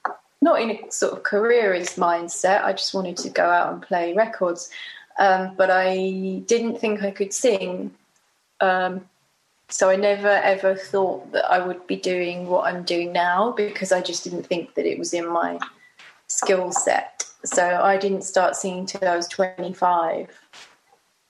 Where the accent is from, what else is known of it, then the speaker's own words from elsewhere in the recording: Bromley, London, United Kingdom; I grew up in Bromley, so it was very, you know, it's nice.